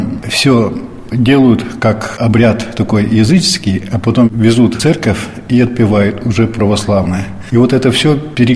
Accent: Izhevsk, Udmurtia, Russia; А мне секретарша говорит, вы откуда? Я говорю, с Ижевска.

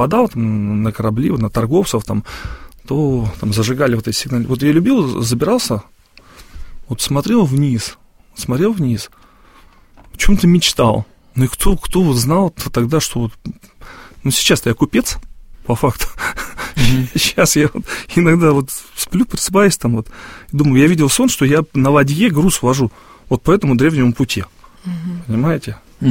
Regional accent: Russia; Я вырос на Ловоте, да, это такой путь из Варяг-Греки, да? Такой древнеславянский торговый путь

